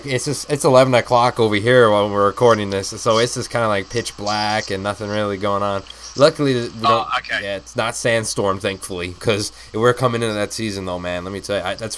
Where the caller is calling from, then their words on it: Phoenix, Arizona, United States; I'm coming from Phoenix, Arizona, and it's nice and dark.